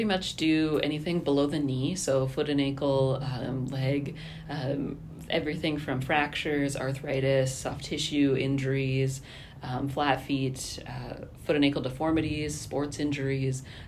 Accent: Wisconsin, United States; I'm from Western Wisconsin. I grew up on a dairy farm in Western Wisconsin in a small community.

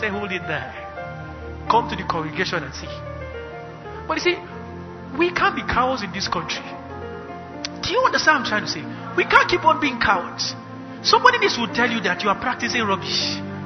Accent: Northern Nigeria, Nigeria; I grew up in the North with all due respect. I know Northern things more than you.

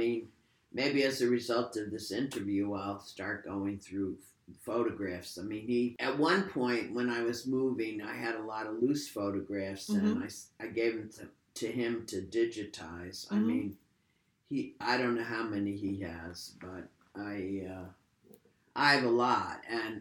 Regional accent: Troy, New York, United States; I grew up in Troy, New York. I remember the family home.

